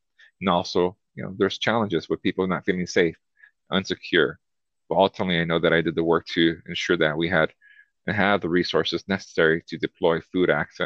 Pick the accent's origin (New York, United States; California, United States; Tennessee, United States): California, United States; Los Angeles; born there; given that my family immigrated from Mexico when I was born in Los Angeles